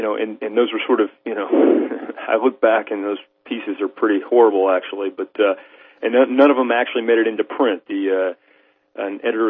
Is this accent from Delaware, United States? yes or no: no; Georgia, United States; I'm originally from Georgia, from, you know, little town, kind of southwest of Atlanta